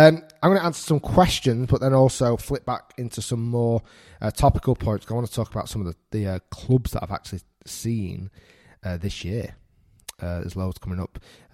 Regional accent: Manchester, North West England, United Kingdom; I'm actually originally from Manchester. So I'm Manchester born and bred. I now live in Bolton, which is 25 minutes away from Manchester.

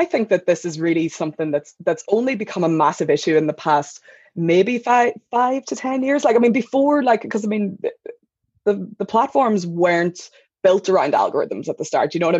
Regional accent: Ulster, Ireland; I'm from Donegal

